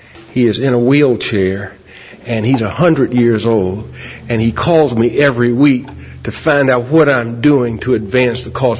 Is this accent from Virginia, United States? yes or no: yes; Richmond, Virginia, United States; I've got to tell you that growing up in Richmond and living in the shadow of this individual